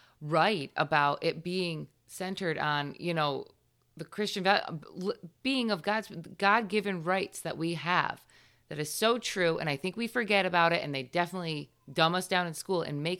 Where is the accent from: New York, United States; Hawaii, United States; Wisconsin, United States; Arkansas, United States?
New York, United States; But yeah, I'm from like near Albany. So I shouldn't have an accent.